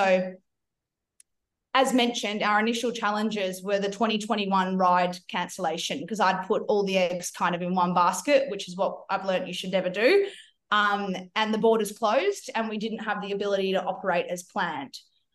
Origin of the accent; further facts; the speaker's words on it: Australia; So I'm Australian.